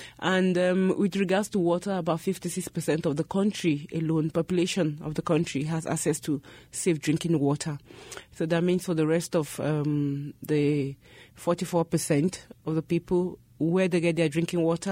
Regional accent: Nigeria; Nigeria, which is my home country, with a population of over 160 million people.

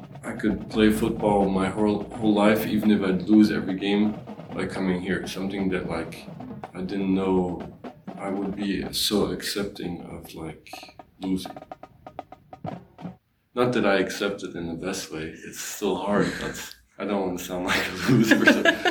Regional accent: Brussels, Belgium; And I'm a third year, and I'm actually from Brussels, Belgium.

